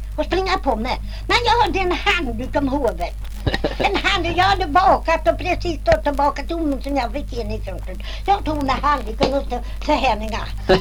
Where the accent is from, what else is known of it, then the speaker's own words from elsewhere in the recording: Sväntar, Sweden; born there; Nej, jag är född i Sväntar.